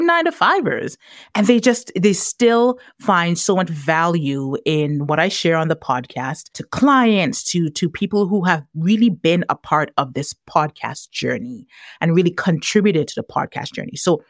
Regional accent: Tobago, Trinidad & Tobago; I have known her since we were tiny itty bitty girls growing up in Tobago.

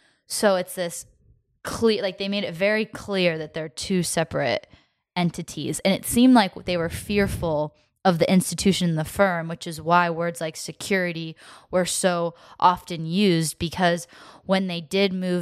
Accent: United States; Obviously, I'm not British. I'm American, but I lived in London briefly.

